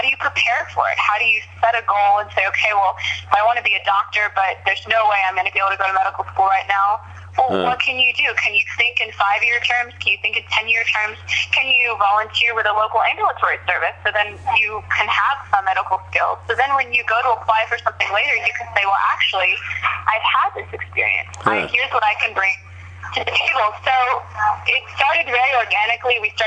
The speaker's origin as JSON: {"language": "English", "town": "Roanoke", "region": "Virginia", "country": "United States", "tie": "born or raised there", "said": "I can speak for my hometown, Roanoke, Virginia."}